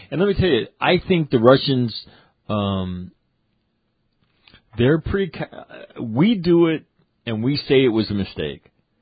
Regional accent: United States; So we like to act like, as Americans, it's almost like a Pollyanna.

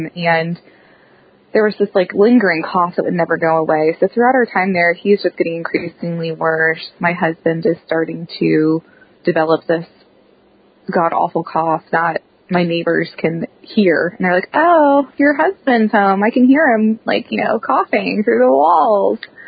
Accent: Pennsylvania, United States; I grew up outside of Philadelphia.

